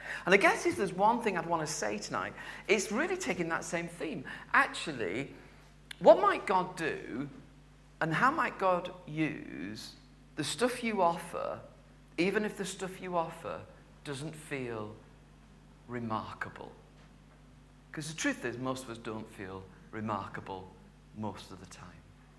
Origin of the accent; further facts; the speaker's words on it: Halifax, Yorkshire and the Humber, United Kingdom; I grew up in Halifax. That was a good deal in Halifax. In the 1970s